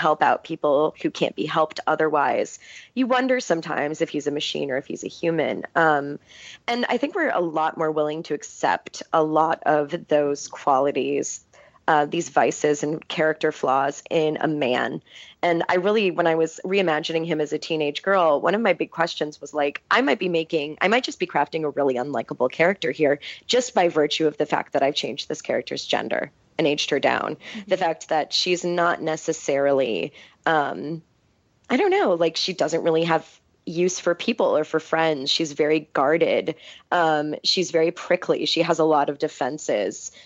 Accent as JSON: {"language": "English", "town": "Chicago", "region": "Illinois", "country": "United States", "tie": "born or raised there", "said": "As an Italian growing up in Chicago, it's hard to not occasionally think about the mafia."}